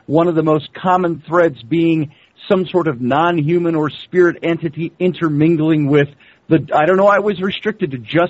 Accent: United Kingdom; because I'm a Welsh Scotsman

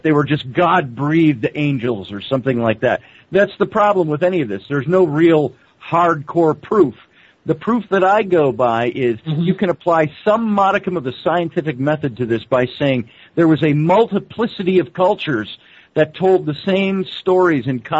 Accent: United Kingdom; because I'm a Welsh Scotsman

